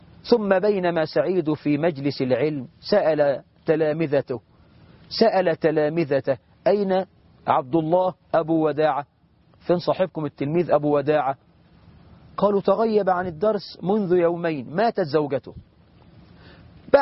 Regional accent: Egypt; عندنا في مصر 12 مليون بنت عانس

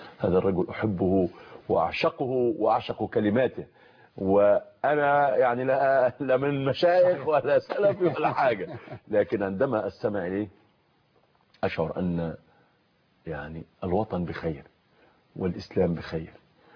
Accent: Egypt; أنا إنسان مصري عربي مسلم عادي

